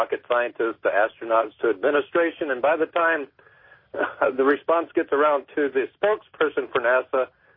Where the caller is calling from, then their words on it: Gadsden, Alabama, United States; from Gadsden, Alabama.